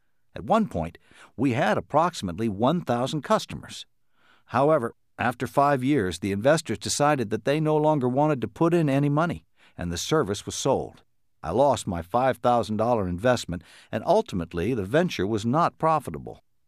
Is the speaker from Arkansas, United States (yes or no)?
yes; Jacksonville, Arkansas, United States; While I was growing up in Jacksonville, Arkansas, all the way through high school, I had little confidence in my abilities to succeed at anything.